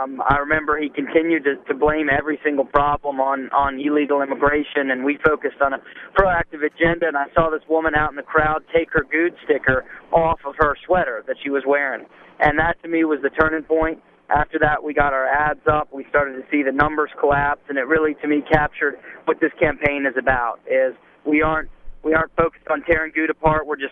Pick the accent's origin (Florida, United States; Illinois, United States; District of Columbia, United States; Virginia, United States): Virginia, United States; Charlottesville; I was born and raised around Charlottesville and live out in Alamo County within 5 miles of my folks and my siblings and others, and love being from the area.